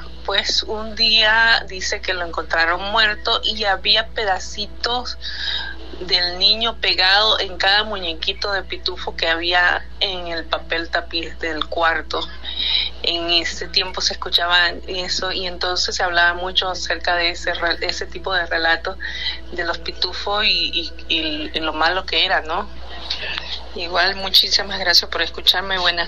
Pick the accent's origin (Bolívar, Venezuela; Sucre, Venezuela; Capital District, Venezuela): Sucre, Venezuela; Carúpano; Yo soy de Venezuela, soy venezolana, y en mi tierra, en donde yo nací, en Carúpano, un pueblito